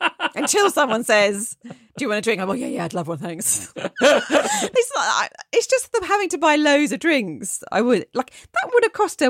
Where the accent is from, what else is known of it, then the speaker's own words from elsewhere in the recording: Nyon, Vaud, Switzerland; I was at a large music festival near my hometown of Nyon, near Geneva, Switzerland.